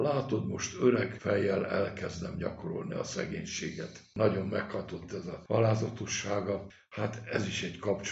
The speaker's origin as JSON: {"language": "Hungarian", "region": "Budapest", "country": "Hungary", "tie": "born or raised there", "said": "Én kőbányai gyerek vagyok."}